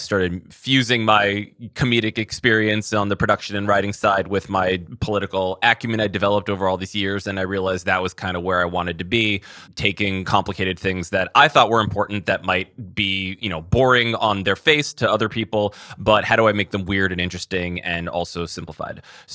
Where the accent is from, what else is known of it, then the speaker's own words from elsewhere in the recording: Washington, District of Columbia, United States; born there; I was born in Washington, D.C., and both my parents worked in the government or with the government.